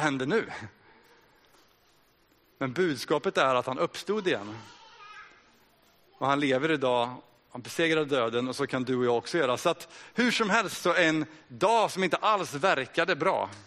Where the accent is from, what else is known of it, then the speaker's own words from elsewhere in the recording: Kramfors, Västernorrland County, Sweden; och jag kommer från Kramfors här med hela min familj. 4 barn, 40 år